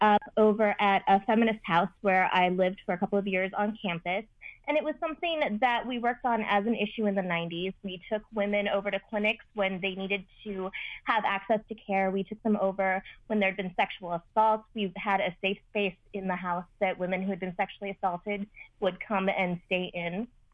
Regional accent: Omaha, Nebraska, United States; Surprisingly, I grew up in Omaha, Nebraska. So grew up in a very conservative area, grew up with very conservative family, very religious family.

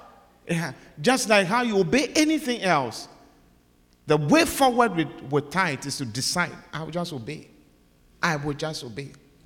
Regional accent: Ghana; I'm an African. I come from Ghana.

